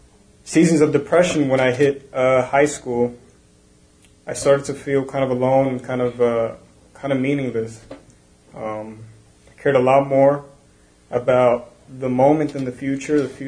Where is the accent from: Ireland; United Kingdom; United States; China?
United States; New Jersey; I am 26. I was born and raised here in Jersey, Dirty Jersey. Grew up mostly with my brother and my mother. My parents are Puerto Rican.